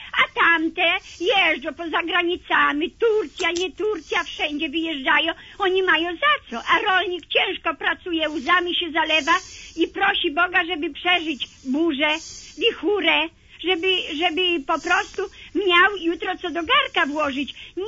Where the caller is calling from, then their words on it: Masovian Voivodeship, Poland; Ja jestem z Mazowieckiego.